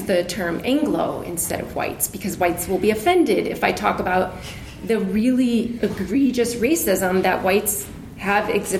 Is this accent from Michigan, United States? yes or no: no; Missoula, Montana, United States; I grew up in Missoula, and honestly, it was like living in a bubble.